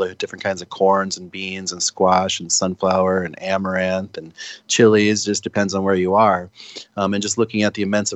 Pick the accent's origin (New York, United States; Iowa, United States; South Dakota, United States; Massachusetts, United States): South Dakota, United States; Pine Ridge; born there; because when I was born on Pine Ridge in 1974, it hadn't even been 100 years since the Lakota were all forced onto the Pine Ridge Reservation